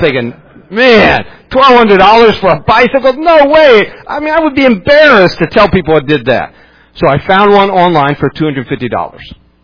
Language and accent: English; Morgantown, West Virginia, United States; where I grew up in Morgantown, there's a mall called Mountaineer Mall.